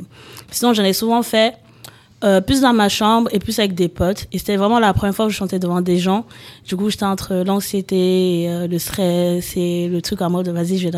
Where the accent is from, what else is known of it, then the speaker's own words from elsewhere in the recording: Cameroon; je viens du fin fond du Cameroun, les gars